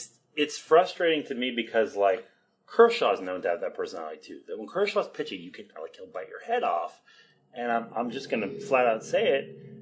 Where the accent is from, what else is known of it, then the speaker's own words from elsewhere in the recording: Montreal, Quebec, Canada; even though I was born and raised in Montreal